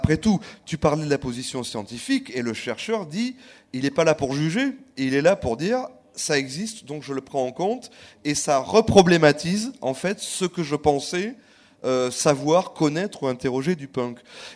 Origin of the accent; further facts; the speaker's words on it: Bordeaux, Nouvelle-Aquitaine, France; c'était une journée importante parce que je suis bordelais